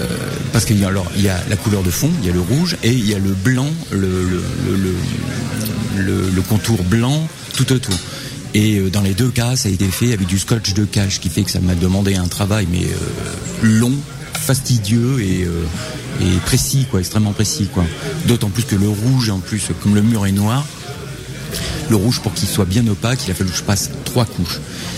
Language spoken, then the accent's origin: French; Angoulême, Nouvelle-Aquitaine, France; Ah de toute manière, moi je suis d'Angoulême